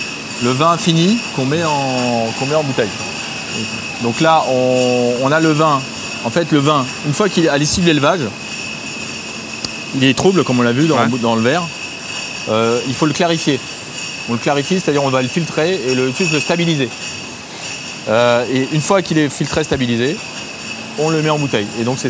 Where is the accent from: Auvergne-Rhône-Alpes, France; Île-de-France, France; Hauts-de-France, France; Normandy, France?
Île-de-France, France; Paris; J'ai passé mon enfance à Paris, j'ai étudié à Paris.